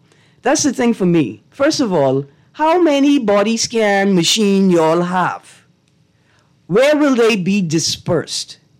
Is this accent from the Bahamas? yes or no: yes; Eleuthera, Bahamas; because I'm from Elutra, too.